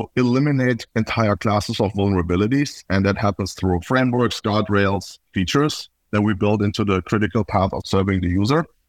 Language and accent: English; Germany; now in United States; I've been in the Bay Area for about 11 years now. I'm originally from Germany.